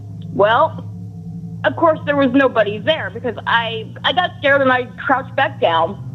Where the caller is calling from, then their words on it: Atlanta, Georgia, United States; also born or lived in Oregon; I'm calling from Atlanta, Georgia.